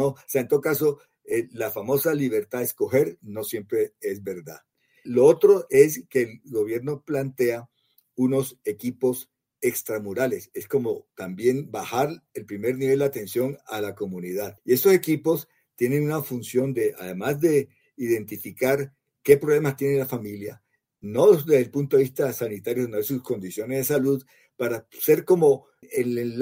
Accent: Barranquilla, Atlántico, Colombia; te pongo un ejemplo, Barranquilla, mi tierra, no tiene un hospital público de tercer nivel

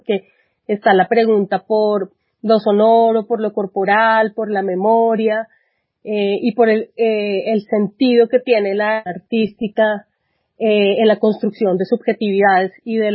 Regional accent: Bogotá, Colombia; desde mi cosmovisión como Rola, digamos como una mujer blanca, mestiza, privilegiada

